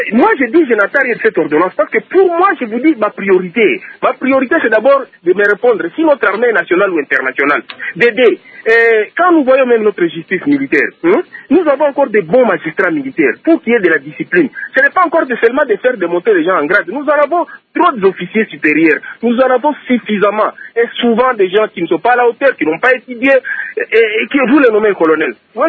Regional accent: Kiwanja, North Kivu, DR Congo; nous sommes des Kiwanja, nous sommes frontaliers avec le Rwanda, on se connaît très bien

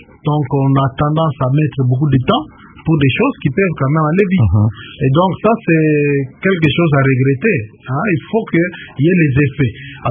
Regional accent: DR Congo; Qu'on prenne des Congolais, nous sommes Congolais, qu'on nomme des Congolais

